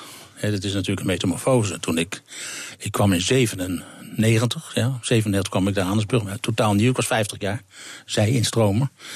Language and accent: Dutch; Tilburg, North Brabant, Netherlands; Zeker, ik kom natuurlijk uit Tilburg, waar het uitgevonden is, zou ik maar zeggen, Tilburg en Brabant.